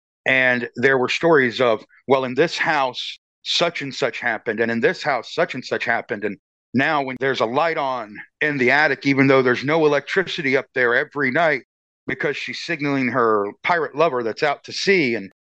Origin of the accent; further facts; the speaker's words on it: Pawleys Island, South Carolina, United States; I grew up in Pawleys Island. Spent about 4 years there when I was a child.